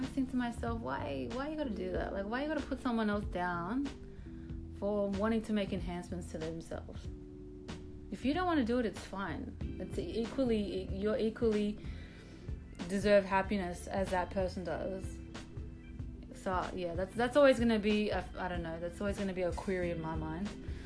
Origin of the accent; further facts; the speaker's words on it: Panama; I'm from Panama.